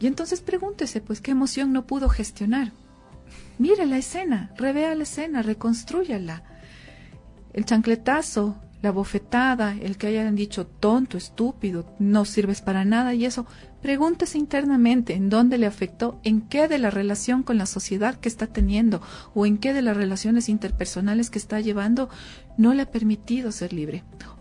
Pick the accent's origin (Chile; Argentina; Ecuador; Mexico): Ecuador; Queremos construir un nuevo país con una nueva conceptualización de la identidad como ecuatorianos